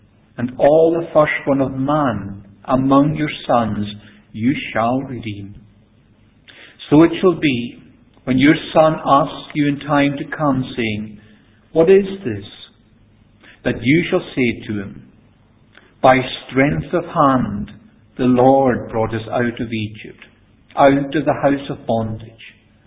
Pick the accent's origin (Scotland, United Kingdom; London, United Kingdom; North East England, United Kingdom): Scotland, United Kingdom; Isle of Lewis; Now, I grew up in Lewis, the Isle of Lewis, and we had no street lights.